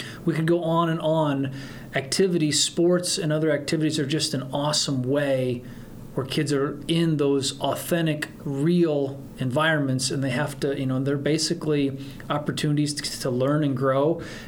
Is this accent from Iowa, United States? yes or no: yes; Belmond, Iowa, United States; I'm a Belmont-Clemmy High School graduate. After that, I went to the University of Northern Iowa.